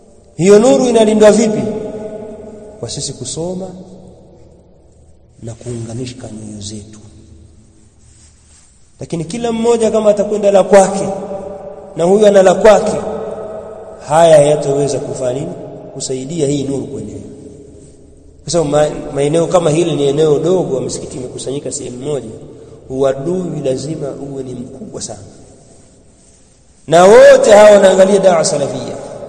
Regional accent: Bukoba, Kagera, Tanzania; sababu mimi nimekulia Bukoba mjini.

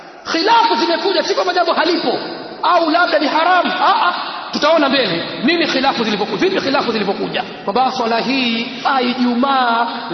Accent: Zanzibar, Tanzania; kilichokuwa kinatokea Zanzibar na huku ndio hivyo hivyo, maana mimi ni mtu wa Zanzibar, mvua zilikuwa kubwa sana, mafuriko, wingu jeusi haikatiki.

